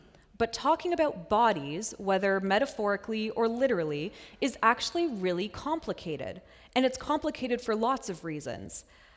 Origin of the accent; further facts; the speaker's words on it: Ottawa, Ontario, Canada; now in Scotland, United Kingdom; I'm from Ottawa and Sunnyside is my home church, but I currently live in Scotland with Matt.